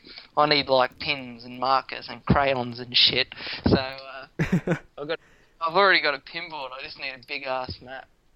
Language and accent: English; Australia; Go out and go, hey, I'm Australian. How you going?